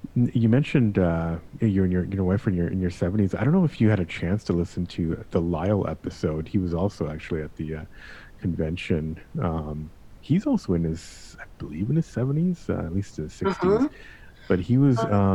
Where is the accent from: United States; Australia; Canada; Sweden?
Canada; I'm Canadian, so I know exactly what you're saying.